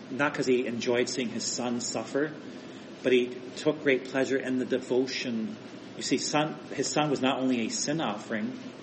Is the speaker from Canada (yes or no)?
yes; Ontario, Canada; I live in Eastern Ontario, but I grew up in Southern Ontario